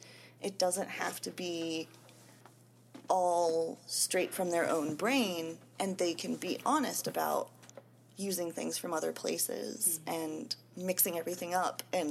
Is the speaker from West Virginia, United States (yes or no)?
yes; West Virginia, United States; I'm from West Virginia originally. And so I have a friend back there who we work on some zines together.